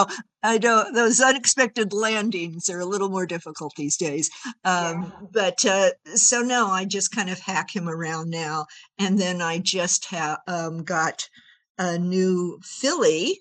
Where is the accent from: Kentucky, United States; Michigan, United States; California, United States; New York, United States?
California, United States; San Francisco; now in Santa Barbara, United States; I guess. I was born in San Francisco. That's my hometown.